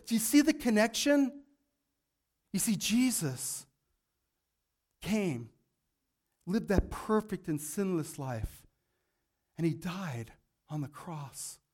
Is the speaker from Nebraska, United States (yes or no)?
no; Las Vegas, Nevada, United States; now in Hoodsport, United States; But then I'm a wimp from Las Vegas who's not used to all of this cold and rain and snow up at our house, right?